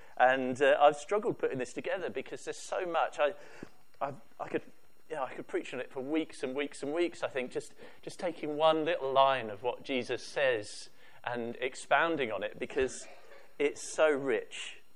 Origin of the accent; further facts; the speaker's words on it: United Kingdom; I'm very aware of the fact that I'm British and I live in the West